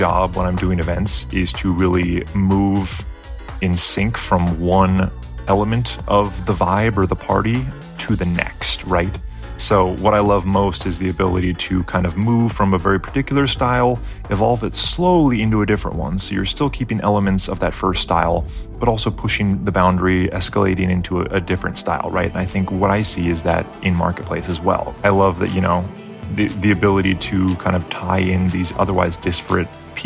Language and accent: English; Brooklyn, New York, United States; I'm from Brooklyn, New York.